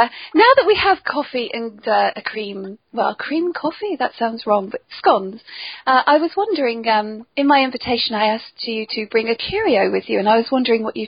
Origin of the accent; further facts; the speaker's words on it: South West England, United Kingdom; Speaking as a Cornish lady myself